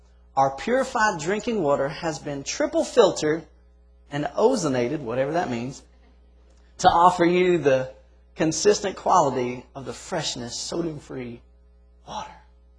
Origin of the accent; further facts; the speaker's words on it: Florida, United States; I'm from, not truly South, but I'm from Florida. And in Florida, my family drank a lot of sweet tea.